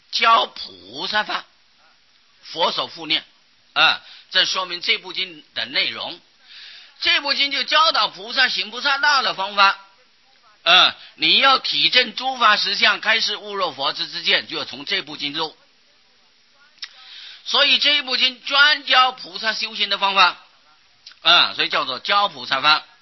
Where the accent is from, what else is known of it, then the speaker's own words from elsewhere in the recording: Taiwan; 我们台湾人啊，有好多啊还在念南无阿弥陀佛呀